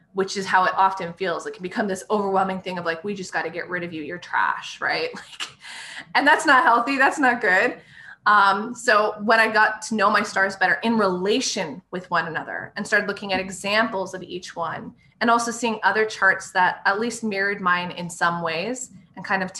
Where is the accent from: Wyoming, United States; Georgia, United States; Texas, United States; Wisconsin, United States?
Wyoming, United States; I love that. I grew up in Wyoming.